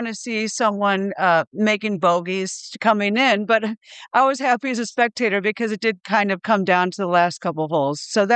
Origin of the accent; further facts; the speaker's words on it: Iowa, United States; You know, I'm not a native Long Islander. I grew up in Iowa, but I've been here long enough.